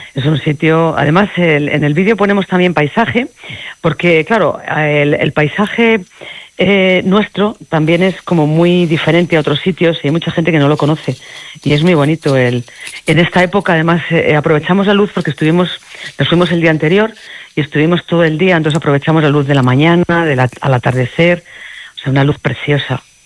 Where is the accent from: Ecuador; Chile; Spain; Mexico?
Spain; Castile and León; he presentado cosas de mi provincia también, de Salamanca, de varios sitios